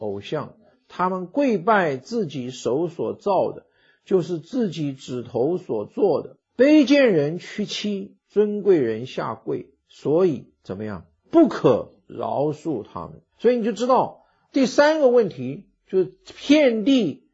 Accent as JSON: {"language": "Chinese", "country": "Taiwan", "tie": "born or raised there", "said": "我记得我自己成长的，我回想我在台湾这个环境成长，50年代60年代的时候台湾还是很穷"}